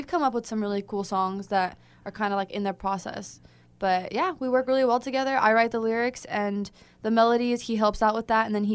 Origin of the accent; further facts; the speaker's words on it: Jervis, Oregon, United States; I came from Jervis, small town. My graduating class was, I don't know, less than 100, I think.